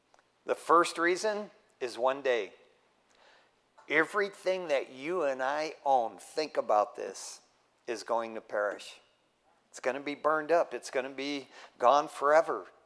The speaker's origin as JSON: {"language": "English", "town": "Detroit", "region": "Michigan", "country": "United States", "tie": "born or raised there", "said": "we were going to move back to Detroit, man. You know, I could get a job back there in my hometown."}